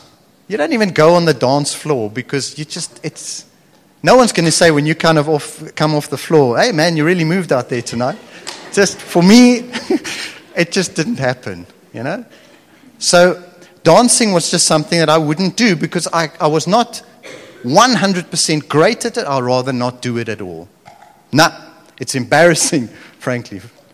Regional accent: Stellenbosch, Western Cape, South Africa; And so I grew up in Stellenbosch, probably, you know, in the top 1%, 0.01% of the country in terms of privilege.

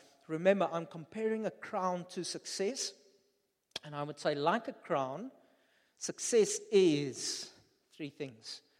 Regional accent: Upington, Northern Cape, South Africa; where I grew up in Upington, across us, there was an open field

